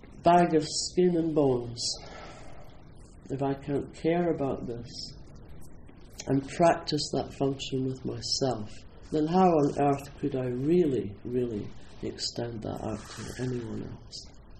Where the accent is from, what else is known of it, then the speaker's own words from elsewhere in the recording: Scotland, United Kingdom; I'm Scottish. You know, that separates me off from everybody right there.